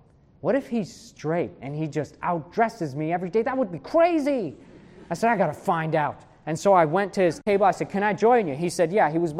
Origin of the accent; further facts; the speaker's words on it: New York, United States; I came from New York, the cutting edge of fashion.